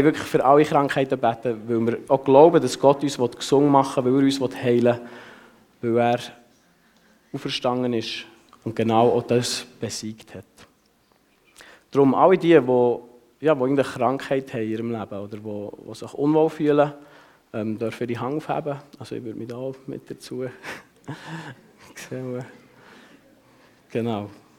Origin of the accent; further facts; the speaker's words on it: Switzerland; wir reden ja nicht so gerne über Geld als Schweizer